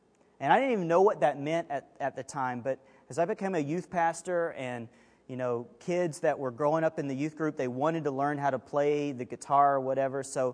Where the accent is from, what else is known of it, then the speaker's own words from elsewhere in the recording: Alabama, United States; I grew up, born and raised in Alabama.